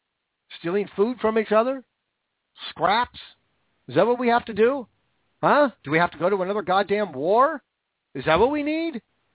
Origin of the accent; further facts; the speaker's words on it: Washington, United States; David Reichert from my home state of Washington, fired.